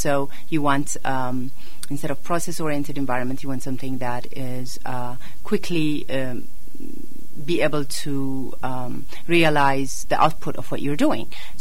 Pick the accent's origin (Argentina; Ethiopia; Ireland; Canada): Ethiopia; moved away as an adult; I'm an Ethiopian born. Born and raised in Ethiopia, went to United States for higher education